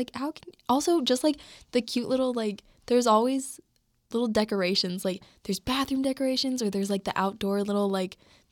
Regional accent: Kansas, United States; It's like, I'm from Kansas, and like in my area, we are right in Tornado Alley, and like we get storms a lot, like in the spring and summer.

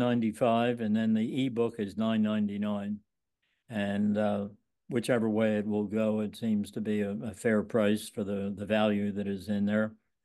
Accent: Pennsylvania, United States; accent: Philadelphia; I want my Philadelphia accent to be heard clearly

